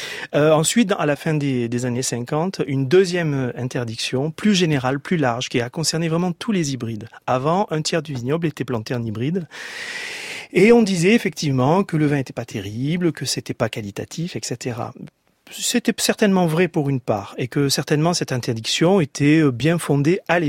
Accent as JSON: {"language": "French", "region": "Occitanie", "country": "France", "said": "On est originaire des Cévennes"}